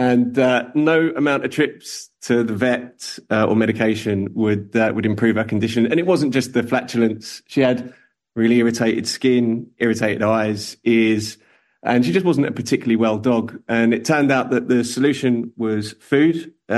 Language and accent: English; London, United Kingdom; I'm a Londoner, grew up in Southeast London